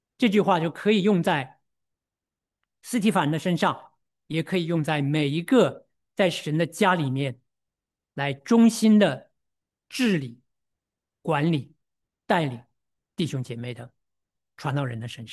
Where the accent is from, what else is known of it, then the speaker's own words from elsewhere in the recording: China; 我们中国人有一个很流行的名字哈，叫做来福